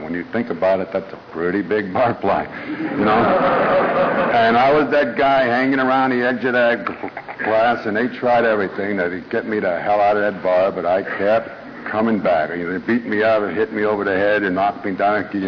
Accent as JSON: {"language": "English", "town": "Erie", "region": "Pennsylvania", "country": "United States", "tie": "born there", "said": "I was the oldest of three, and I was born in Erie, Pennsylvania."}